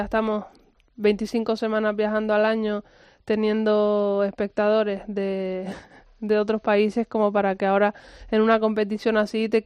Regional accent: Canary Islands, Spain; Yo soy canaria

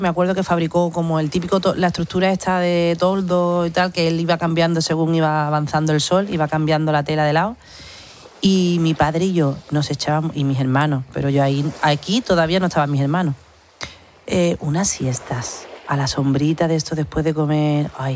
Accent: Málaga, Andalusia, Spain; A mi tierra, Málaga, sin duda.

